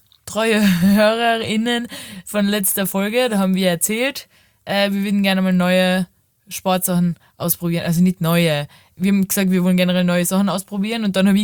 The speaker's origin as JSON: {"language": "German", "region": "Carinthia", "country": "Austria", "accent": "Carinthian", "said": "Und die hat auch gesagt, mit meinem sympathischen Kärntner Dialekt"}